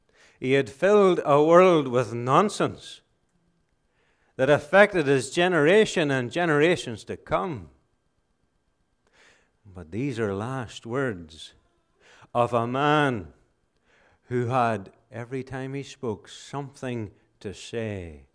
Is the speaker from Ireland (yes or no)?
yes; Ireland; growing up in Ireland, that was one thing that we were accustomed to seeing, was an open fire.